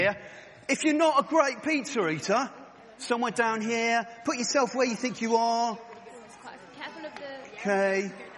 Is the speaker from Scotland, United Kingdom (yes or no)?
no; Wales, United Kingdom; I'm a Welshman.